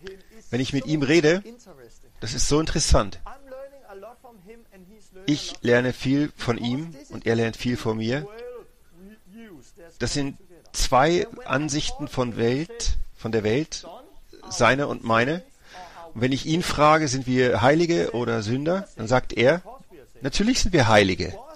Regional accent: Denmark; German is a second language; moved away; In Dänemark, wo ich aufgewachsen bin

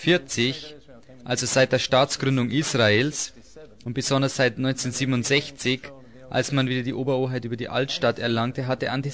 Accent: United Kingdom; Ich muss dazu sagen, dass ich als Brite wenig über die amerikanische Geschichte weiß.

